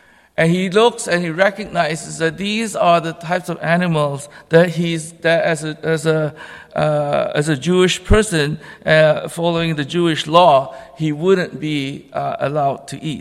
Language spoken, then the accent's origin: English; Malaysia; growing up in Malaysia, which, you know, as I mentioned before, it's a beautiful country, very multi-ethnic, but also very divided among race.